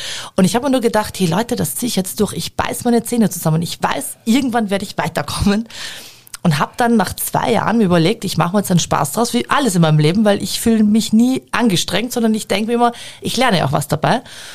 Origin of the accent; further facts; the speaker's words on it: Burgersdorf, Austria; also born or lived in Vienna; Ich bin in Burgersdorf geboren und aufgewachsen, also in Wien geboren, aber ich bin in Burgersdorf aufgewachsen und habe dort gelebt, bis ich 19 war, mit meinen Eltern, total spießig